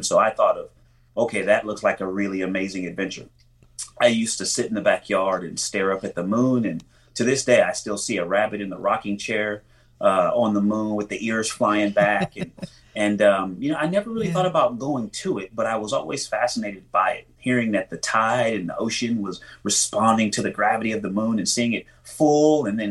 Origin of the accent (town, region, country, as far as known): Pomona, California, United States